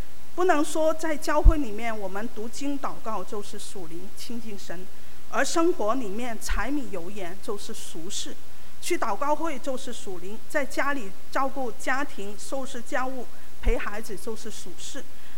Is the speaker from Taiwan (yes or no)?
no; China; 就像我们中国人有一句话，人逢喜事什么精神爽啊